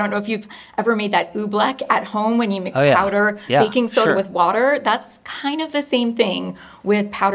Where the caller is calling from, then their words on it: New York, United States; I'm calling from New York, New York, and I'm the co-founder of Swear.